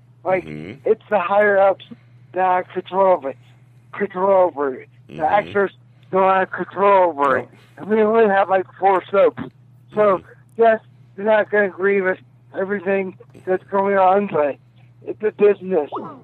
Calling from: Texas, United States; Hey, what's up? The gang's all back together. It's … from Texas.

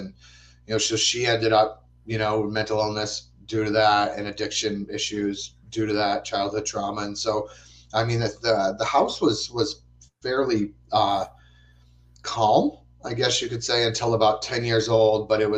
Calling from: East Greenwich, Rhode Island, United States; I'm in East Greenwich. So I'm right up the hill from you, or you're not actually at work right now. But yeah, I'm right up the hill, back up in the hills on the other side of Route 2 from East Greenwich.

